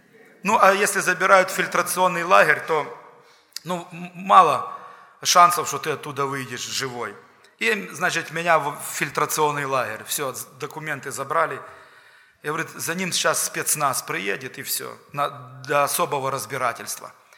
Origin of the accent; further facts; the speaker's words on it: Ukraine; И чеченец узнал, что я украинец